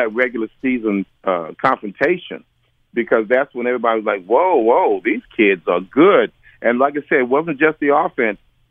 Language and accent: English; Dallas, Texas, United States; I was born in Dallas.